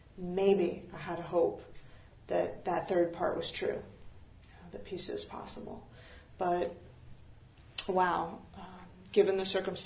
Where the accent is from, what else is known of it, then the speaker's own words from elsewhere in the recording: California, United States; I grew up in Marin. I know this place. I know this place.